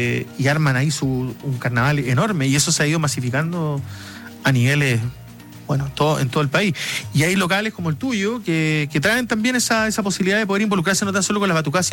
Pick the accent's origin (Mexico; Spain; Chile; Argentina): Chile; Punta Arenas, Magallanes and Chilean Antarctica; now in Santiago, Chile; la región de donde yo vengo también, en Punta Arenas, imagínate